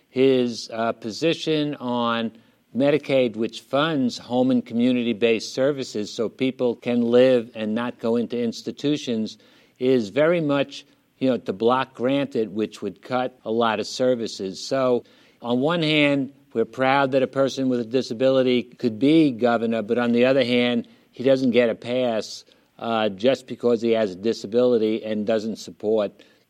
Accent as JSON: {"language": "English", "town": "New York City", "region": "New York", "country": "United States", "said": "I kid around a lot that I'm from the South, but it's the South Bronx."}